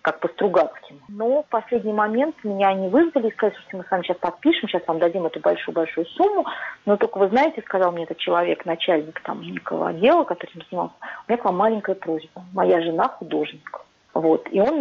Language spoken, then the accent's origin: Russian; Moscow, Russia; я, конечно, буду на русском говорить и скажу, что я из Москвы и все такое.